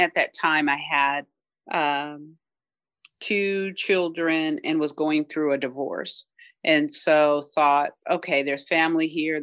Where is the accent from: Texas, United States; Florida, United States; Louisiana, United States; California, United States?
California, United States; Where I grew up, and I grew up in the Bay Area. So always had access to very liberal and non-assimilative environment and spaces.